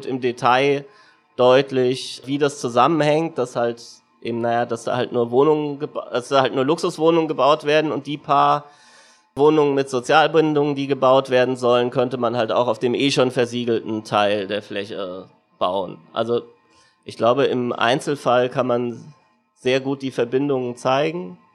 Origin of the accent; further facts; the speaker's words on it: Frankfurt, Hesse, Germany; also ich komme aus Frankfurt. In Berlin muss man immer noch dazu sagen, am Main